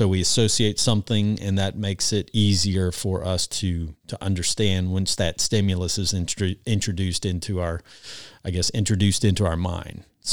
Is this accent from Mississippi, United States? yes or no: no; Georgia, United States; Oh, sure did. Yeah, when I was growing up in South Georgia, we had a well.